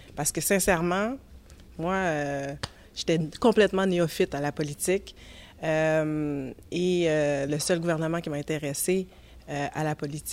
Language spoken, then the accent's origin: French; Longueuil, Quebec, Canada; also born or lived in Montreal; Je suis née à Montréal, à Royal Victoria. Sauf qu'on est déménagé rapidement à Longueuil.